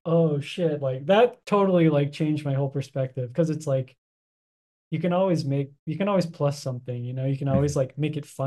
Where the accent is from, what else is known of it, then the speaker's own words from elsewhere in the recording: Arizona, United States; also born or lived in South Carolina / Denver; I grew up in Arizona. I went to school and stuff in South Carolina. And then after school, I went to Denver.